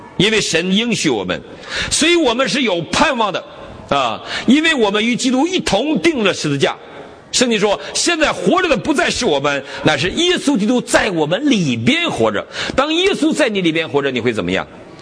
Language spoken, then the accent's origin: Chinese; China; 我们中国人的观点是，死了如灯灭，死完就完了。